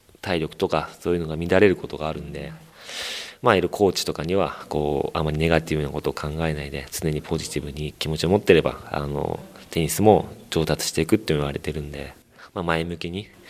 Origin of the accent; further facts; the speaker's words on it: Fujisawa, Kanagawa, Japan; 藤沢で育ちました。